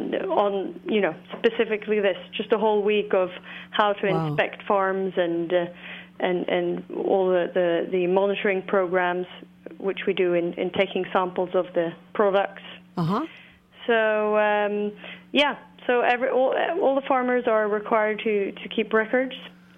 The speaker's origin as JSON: {"language": "English", "country": "Norway", "second_language": "English"}